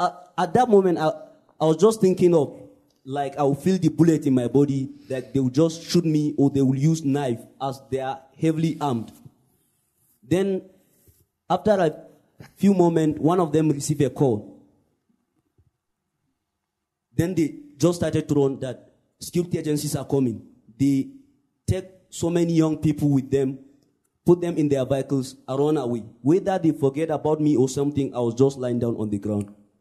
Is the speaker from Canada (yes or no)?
no; Yobe, Nigeria; I am from Yobe State in northeastern Nigeria.